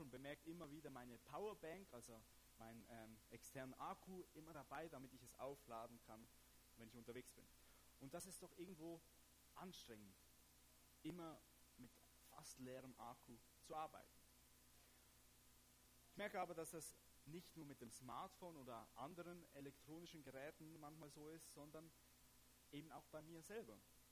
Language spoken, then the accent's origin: German; Switzerland; Zumindest mir als Schweizer, ich weiß nicht, wie oft dass man das in Deutschland so nennt